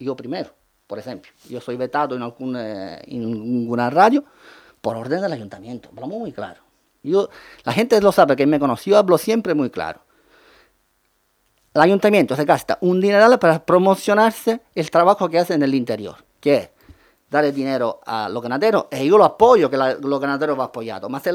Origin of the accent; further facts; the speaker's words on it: Canary Islands, Spain; yo me siento majorero, soy residente aquí de toda la vida, pago mi impuesto.